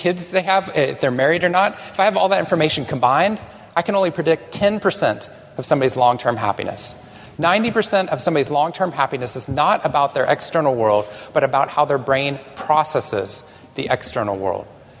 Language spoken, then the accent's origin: English; Waco, Texas, United States; I grew up in Texas. I grew up actually just north of here. I grew up in Waco, Texas, which I know some people have heard about, but for the wrong reasons. But I loved Waco.